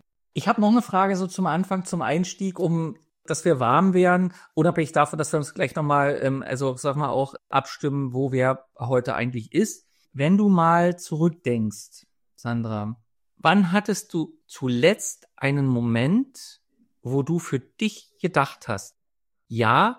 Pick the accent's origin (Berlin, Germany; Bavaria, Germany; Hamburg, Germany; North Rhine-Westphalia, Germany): Berlin, Germany; ich sitze in Berlin. Ich bin Berliner. Quasi sitze ich wirklich im Zentrum der Macht zwischen dem Wirtschaftsministerium und dem Verkehrsministerium.